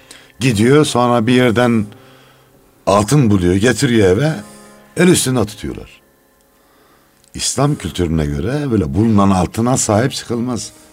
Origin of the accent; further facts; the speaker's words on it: Osmaniye, Turkey; Ben Çukurovalıyım, Osmaniyeliyim.